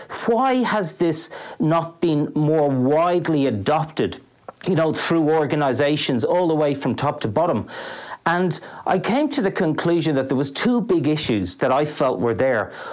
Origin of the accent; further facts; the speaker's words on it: Dublin, Leinster, Ireland; also born or lived in London / Brussels; now in Melbourne, Australia; I'm an Irishman living here in Melbourne. I've been here probably 15 or so years. Born and educated in Dublin.